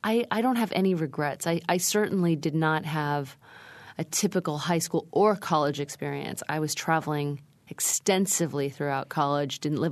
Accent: Sacramento, California, United States; Growing up outside of Sacramento, California, I had cultural identity issues because I never felt totally American because I was Asian and one of the only Asians in the community.

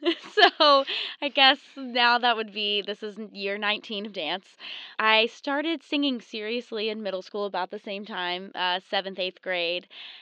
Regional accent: Indianapolis, Indiana, United States; I'm from Indianapolis, Indiana, so just up the road. I'm a senior here at Indiana University in the musical theater program.

